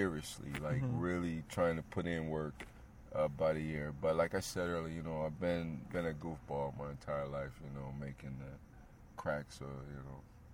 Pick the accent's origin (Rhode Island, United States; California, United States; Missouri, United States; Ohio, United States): Missouri, United States; St. Louis; I'm from St. Louis, St. Louis, Missouri.